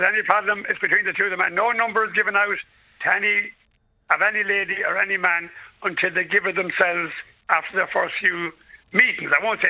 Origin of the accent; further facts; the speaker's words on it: Galway, County Galway, Ireland; now in Trim, Ireland; I'm originally from Galway.